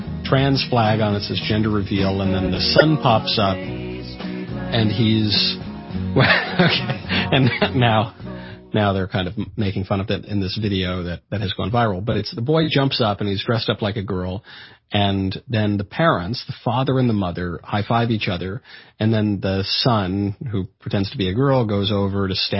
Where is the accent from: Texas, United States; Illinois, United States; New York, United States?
New York, United States; I'm from New York. Spent a fair bit of time in Brooklyn and upstate in communities that are full of Orthodox Jews.